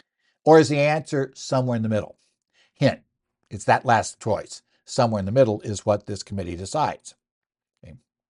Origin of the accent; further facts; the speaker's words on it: Arizona, United States; including my home state of Arizona, right?